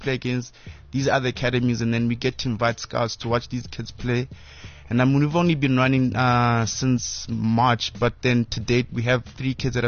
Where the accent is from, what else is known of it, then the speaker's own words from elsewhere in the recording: Mahikeng, North West, South Africa; moved away as an adult; was born in Mafutan, born and raised in Mafutan, but I always claim Lesotho.